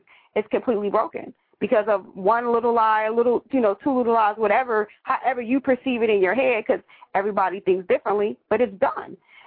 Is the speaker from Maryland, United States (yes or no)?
yes; Baltimore, Maryland, United States; I'm still … from Baltimore, and that's who I'm going to be.